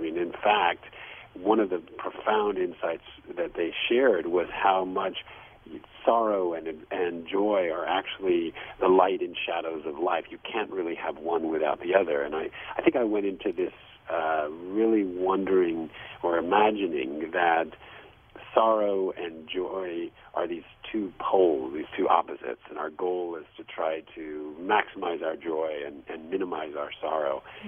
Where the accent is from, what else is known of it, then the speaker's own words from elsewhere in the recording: New York City, New York, United States; I grew up in New York City. I grew up in a much more kind of isolated place